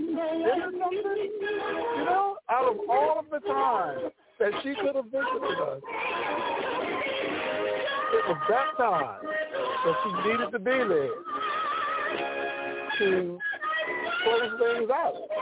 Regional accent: Portland, Oregon, United States; now in Baltimore, United States; That's where I'm from. I'm from Portland.

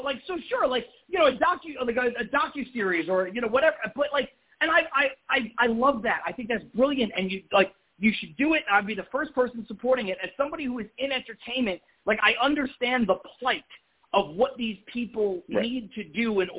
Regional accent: Brooklyn, New York, United States; I grew up in Brooklyn my whole life. My life was much more similar to somebody in Queens and Manhattan and the Bronx and Staten Island even than anybody out on Long Island.

